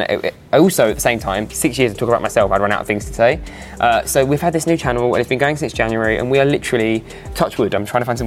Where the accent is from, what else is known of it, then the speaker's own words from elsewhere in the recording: East of England, United Kingdom; I'm from Essex, so to know that they're talking about Billy Ricky and it's just around the corner to me